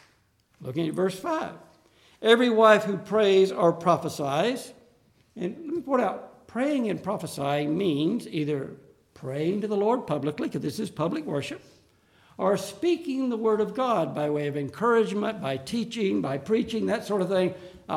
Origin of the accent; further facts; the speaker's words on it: Deep South, United States; When I grew up in the Deep South, you didn't go to church without every woman in the place having a hat on.